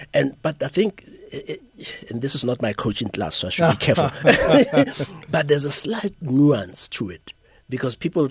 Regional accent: Tembisa, Gauteng, South Africa; They don't know that I grew up in Gotembisa.

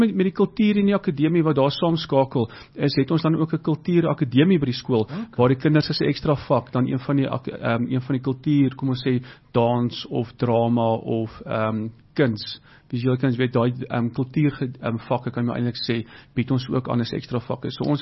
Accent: Heidelberg, Gauteng, South Africa; Ja, tuisdorp, ek is gebore in Heidelberg, so dis vir my baie lekker om nou terug te keer na my wortels toe.

